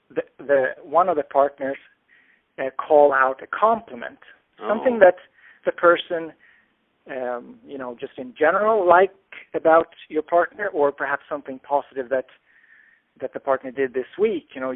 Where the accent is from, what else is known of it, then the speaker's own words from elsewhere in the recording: Sweden; we were traveling because I'm originally from Sweden and she's from, San Francisco